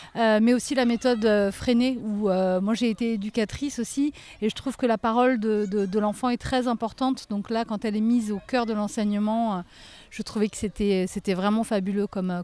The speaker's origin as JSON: {"language": "French", "town": "Abeilhan", "region": "Occitanie", "country": "France", "said": "Je viens de, du village d'Abeillan."}